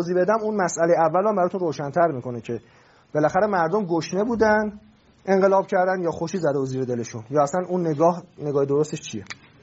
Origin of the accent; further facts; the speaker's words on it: Iran; born there; هم ایرانی هستیم هم مسلمان هستیم، ما به جفتش افتخار میکنیم، هم به این که در ایران به دنیا اومدیم